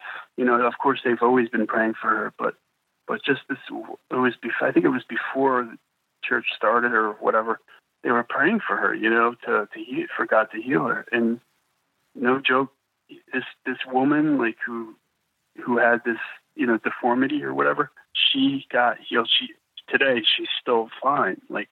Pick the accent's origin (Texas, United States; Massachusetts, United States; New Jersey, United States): New Jersey, United States; Like, you know, I'm from New Jersey, the Jersey Devil.